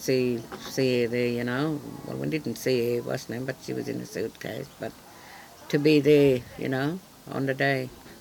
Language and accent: English; Broken Hill, New South Wales, Australia; born there; I was born in Broken Hill. In 1948.